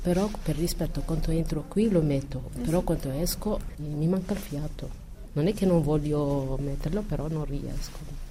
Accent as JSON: {"language": "Italian", "country": "Morocco", "lives_now": "Switzerland", "said": "Io sono del Marocco."}